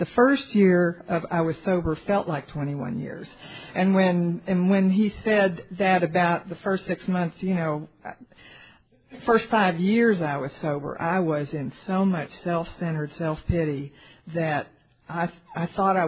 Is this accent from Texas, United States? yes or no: yes; Dallas, Texas, United States; which, by the way, I am from Dallas, and my group is the Dallas North Group